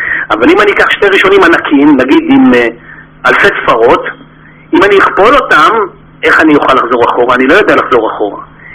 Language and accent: Hebrew; Kiryat Ata, Haifa District, Israel; אני במקור מקריית אתא, והייתי תלמיד טוב במתמטיקה